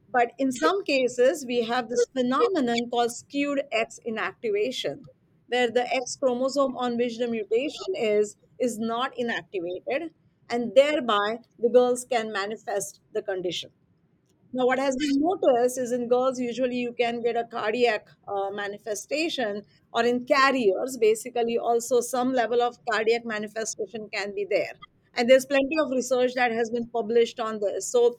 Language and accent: English; India; moved away as an adult; also born or lived in New Zealand / United States; I'm originally from India, went to New Zealand to finish my PhD, then came to Baylor College of Medicine in Houston, did my postdoc there